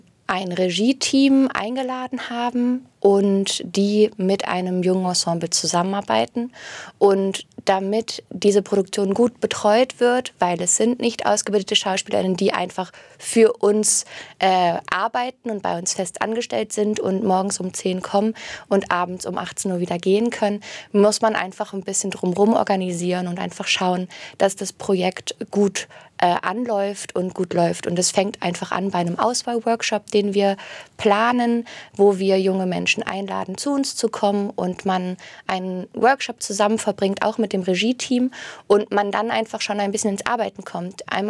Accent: Lübeck, Schleswig-Holstein, Germany; Ja, ich bin in Lübeck groß geworden

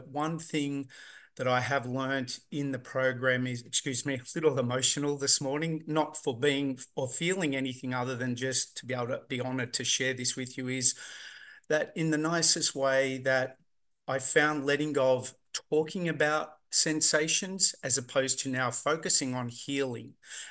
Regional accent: Australia; I'm from Australia.

